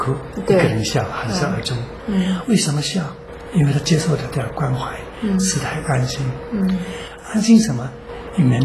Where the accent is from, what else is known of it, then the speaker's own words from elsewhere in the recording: China; 那我们中国人最后这句话常常是不容易讲